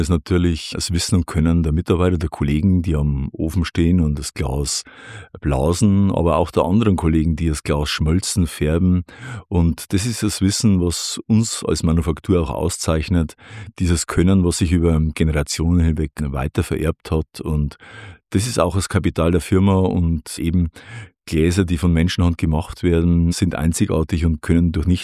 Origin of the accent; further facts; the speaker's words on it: Bavaria, Germany; also als Bayer würde ich mir sagen, Richtung Mönchengladbach oder so